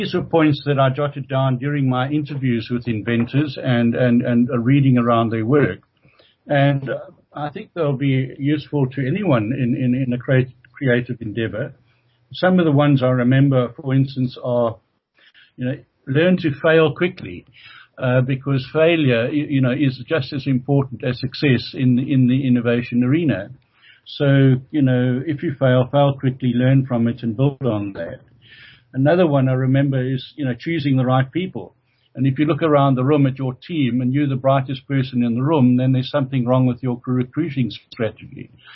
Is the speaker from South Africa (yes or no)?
yes; East London, Eastern Cape, South Africa; having been born and bred in East London